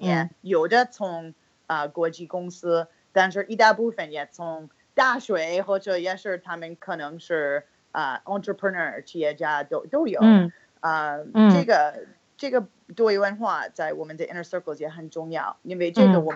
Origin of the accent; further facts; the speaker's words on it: Toronto, Ontario, Canada; Chinese is a second language; now in China; 我就先说，我从加拿大，我老家是多伦多，我2006年到中国，所以这是我第12年在这儿